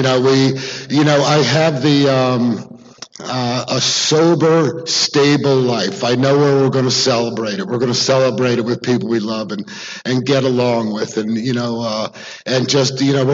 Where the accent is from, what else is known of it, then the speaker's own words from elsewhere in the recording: New Jersey, United States; also born or lived in New York; I was born in New York, I grew up in Jersey, I was a short, fat kid